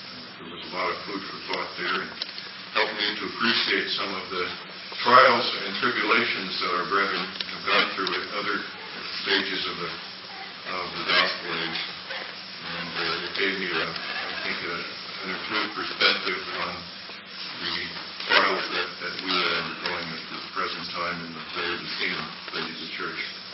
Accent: Allentown, Pennsylvania, United States; from Allentown, Pennsylvania. This is our first opportunity to be with the brethren in San Diego and at the convention.

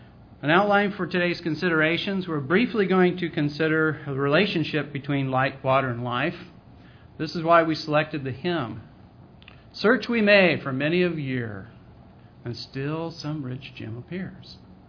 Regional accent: Oregon, United States; Well, I grew up in Oregon. No fireflies. In fact, as I understand it, none west of the Rockies. No varieties of fireflies. So I never saw them until I moved out here.

